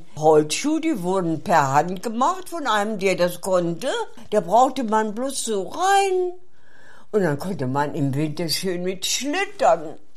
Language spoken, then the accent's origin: German; Brüssow, Brandenburg, Germany; Landkreis Prenzlau in der Uckermark. Da haben wir einen schönen See mit anschließendem Park. Und da habe ich meine Kindheit verbracht.